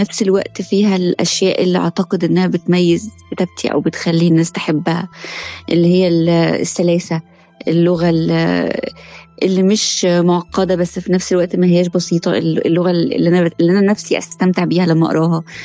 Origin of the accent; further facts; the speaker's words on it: Tanta, Gharbia, Egypt; انا عارفة كويس طنطا، انا عارفة كويس مدينتي